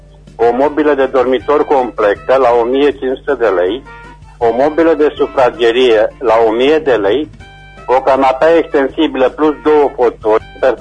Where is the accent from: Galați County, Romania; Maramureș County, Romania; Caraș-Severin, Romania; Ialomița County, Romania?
Caraș-Severin, Romania; Reșița; sunt din Reșița